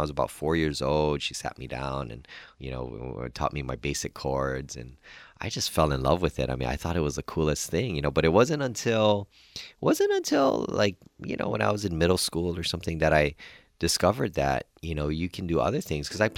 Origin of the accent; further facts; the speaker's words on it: Hawaii, United States; I guess, growing up in Hawaii, you know, it's very common for kids to play the ukulele.